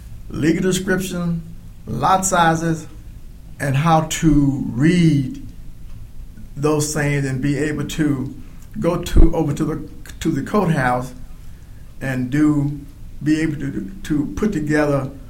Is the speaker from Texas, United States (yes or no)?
yes; Chapel Hill, Texas, United States; born there; No, I was born in Texas, a little place called Chapel Hill, Texas, which is located 62 miles west of Houston.